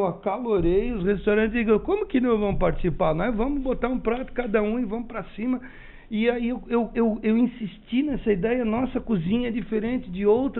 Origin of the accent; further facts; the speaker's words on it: Indaial, Santa Catarina, Brazil; born there; Eu nasci no Vale de Itajaí, chama Indaial.